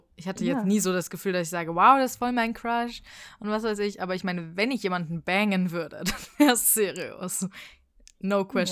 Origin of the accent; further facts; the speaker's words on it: Frankfurt, Hesse, Germany; aber eigentlich, ich bin Frankfurter, ich wollte gerade sagen Frankfurter Bub, aber ich bin kein Frankfurter Bub.